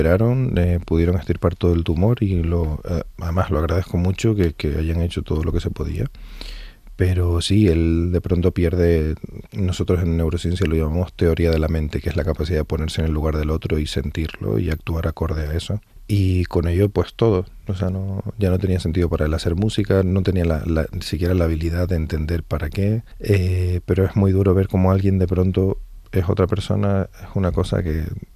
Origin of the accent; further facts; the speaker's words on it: Canary Islands, Spain; Lo primero que se me viene a la cabeza es el mar, como isleño, y para un canario es como fundamental